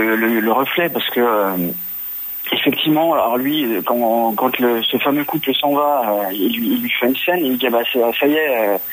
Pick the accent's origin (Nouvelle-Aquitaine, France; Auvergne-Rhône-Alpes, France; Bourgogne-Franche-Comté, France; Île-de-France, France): Bourgogne-Franche-Comté, France; Besançon; moi je suis de Besançon, dans l'Est.